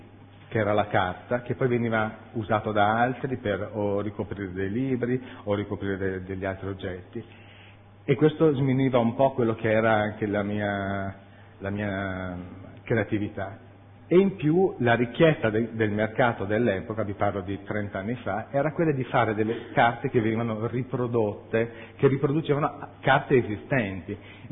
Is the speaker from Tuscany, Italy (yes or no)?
no; Verona, Veneto, Italy; Io sono veronese, vengo da una città che è carica di storia, c'è un fiume, e questo fiume è l'Adige